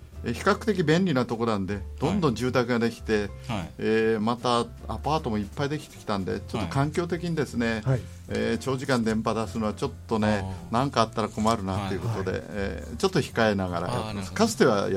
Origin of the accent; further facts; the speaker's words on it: Mito, Ibaraki, Japan; 自分は水戸の出身なもんですから、ね、はい、こちらの方だったんで、